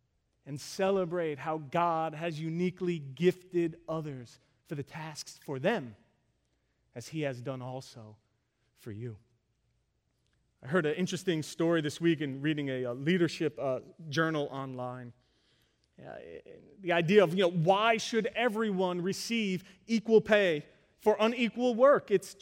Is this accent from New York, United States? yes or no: yes; New York, United States; I'm a New Yorker.